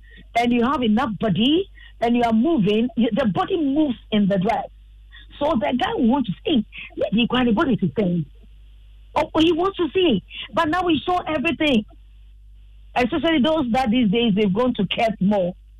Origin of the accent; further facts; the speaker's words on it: Ghana; But I'm saying, as a Ghanaian woman, Ghanaian real woman, that you have your slit and cover, tapebi, you know, gorgeously with some beads